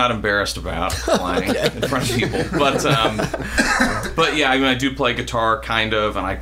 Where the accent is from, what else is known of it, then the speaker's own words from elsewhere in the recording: Columbia, Missouri, United States; born there; I was born here in Como, but then haven't lived here for 26 years, something like that.